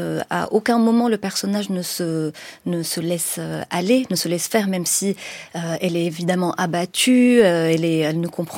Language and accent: French; Morocco; Je suis née au Maroc, j'y ai grandi